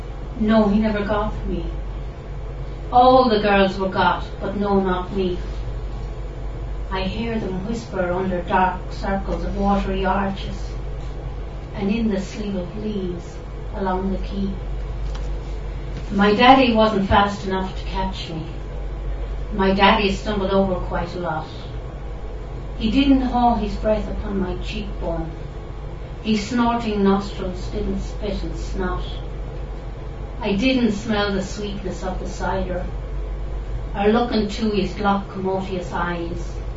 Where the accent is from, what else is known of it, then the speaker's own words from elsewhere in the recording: Athlone, Westmeath, Ireland; How you doing? I'm from Athlone, so thanks very much for having me.